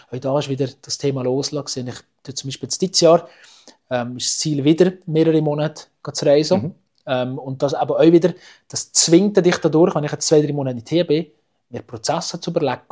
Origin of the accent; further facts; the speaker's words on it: Switzerland; als Schweizer